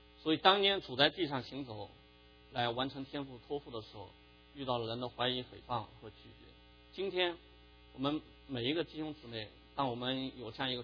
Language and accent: Chinese; China; 我们从小在中国大陆生长，都在阶级斗争的这样一个环境里面